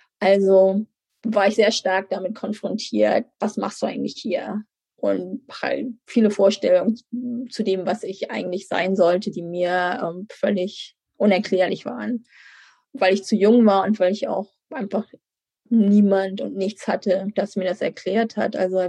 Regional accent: Germany; also born or lived in Amsterdam / Southern California; now in United States; Ich bin in der Nähe von Hamburg aufgewachsen, bin jetzt aber schon seit, ich weiß gar nicht, mehr als 20 Jahren aus Deutschland weg. War für eine Weile in Amsterdam, dann in den USA, fast die ganze Zeit in Südkalifornien.

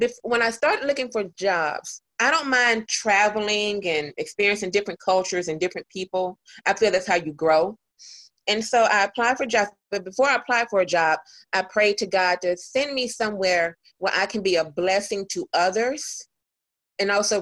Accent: the South, United States; I'm from the South, of course.

